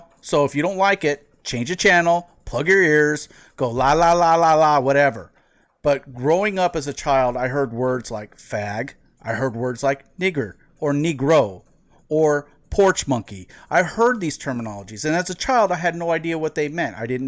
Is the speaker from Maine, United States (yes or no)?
no; El Cajon, California, United States; also born or lived in Visalia, California; I grew up in San Diego. I grew up in El Cajon, and the majority of my teenage years was in, you know, the rural communities in between the southern San Joaquin Valley, in between Bakersfield and Fresno in the Visalia area.